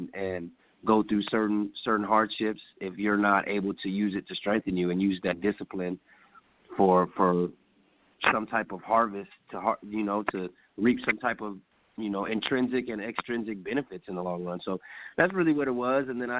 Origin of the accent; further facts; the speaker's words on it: San Antonio, Texas, United States; I grew up in San Antonio, Texas. I did some music out there.